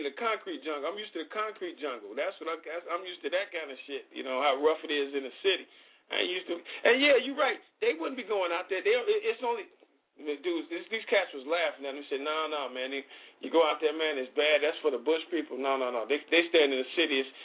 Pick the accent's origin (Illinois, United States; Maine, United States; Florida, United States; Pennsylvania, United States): Illinois, United States; Chicago; I mean, shit, I'm from Chicago.